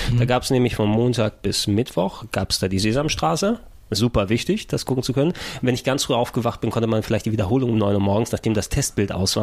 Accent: Germany; born there; first language Greek; German is a second language; Ich bin in Deutschland geboren.

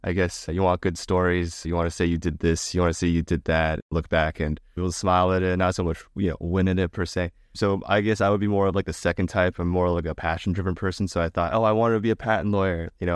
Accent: United States; now in Montreal, Canada; But as American, you know, there's Mexican food everywhere. And now I'm like in Montreal, there's no Mexican food.

